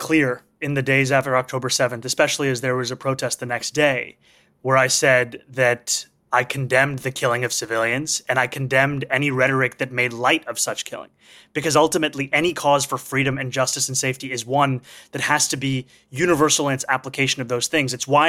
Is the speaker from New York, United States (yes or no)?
yes; New York City, New York, United States; I grew up in Morningside Heights, would go to Absolute Bagels, rest in peace, best bagel place in New York City.